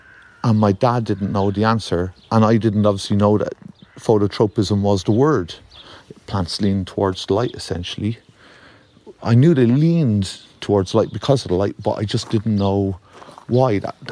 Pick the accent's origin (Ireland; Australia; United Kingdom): Ireland; I can't do two things extremely well as an Irishman.